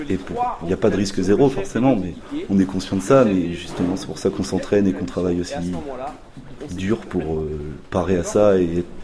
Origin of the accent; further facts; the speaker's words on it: Brittany, France; j'étais vraiment heureux en sachant que je suis breton de base.